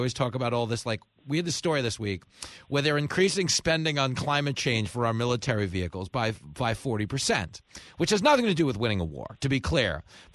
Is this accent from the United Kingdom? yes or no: no; East Coast, United States; growing up in the East Coast, you always kind of romanticize the West Coast.